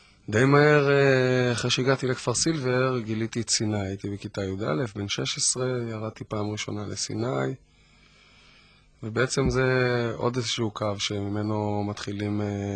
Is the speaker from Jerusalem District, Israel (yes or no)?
no; Tel Aviv, Tel Aviv District, Israel; born there; אני נולדתי בתל אביב למשפחה, מי זיכרונה לברכה, ממשפחה מאוד עשירה מטרנסילבניה